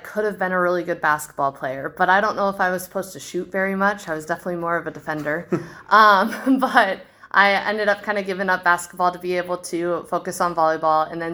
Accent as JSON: {"language": "English", "town": "Des Moines", "region": "Iowa", "country": "United States", "tie": "born or raised there", "said": "I actually lived in Des Moines, Iowa, not too far away from Hoover High School, which is odd considering I went to Johnston High School."}